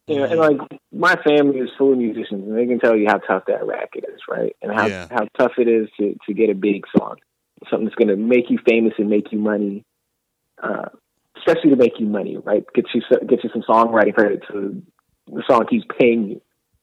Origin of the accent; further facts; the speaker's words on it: Canada; because I'm born and raised in Canada, my parents are American, so there's a lot of my outlooks on life are very Canadian.